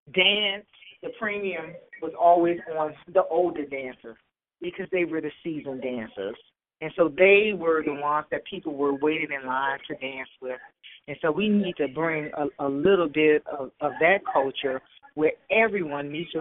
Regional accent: Richmond, Virginia, United States; I'm from Richmond, Virginia, but I attended Indiana University

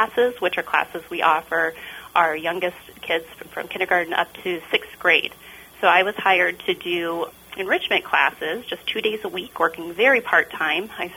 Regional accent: Iowa, United States; now in North Liberty, United States; I grew up in Southwest Iowa, Atlantic High School, is where I went to school. I moved to the Iowa City area to study at the University of Iowa.

